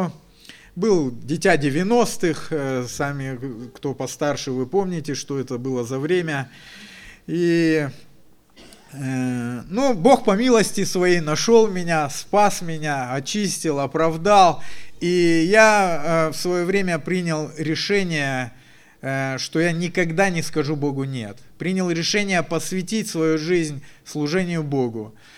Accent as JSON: {"language": "Russian", "town": "Angarsk", "region": "Irkutsk Oblast", "country": "Russia", "tie": "born or raised there", "said": "Сам я родом из Ангарска, как и моя супруга."}